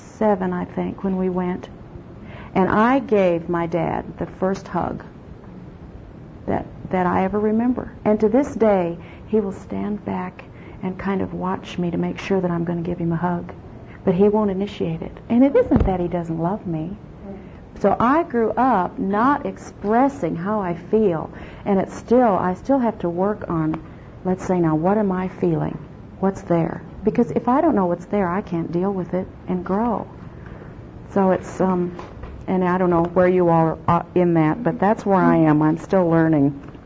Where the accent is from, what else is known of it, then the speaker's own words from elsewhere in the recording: South Dakota, United States; I grew up in South Dakota on a ranch 35 miles out in the country. The only thing that's there is cattle. There are no people. There are no trees. Just my little family and cattle.